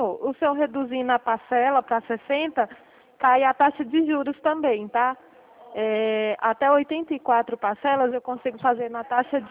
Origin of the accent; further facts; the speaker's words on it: Santa Bárbara d'Oeste, São Paulo, Brazil; Eu sou de Santa Bárbara do Oeste.